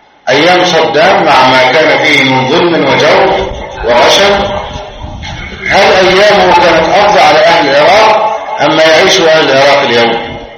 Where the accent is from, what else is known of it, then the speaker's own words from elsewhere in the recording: Egypt; أن يرزقنا الأمن والأمان في بلادنا مصر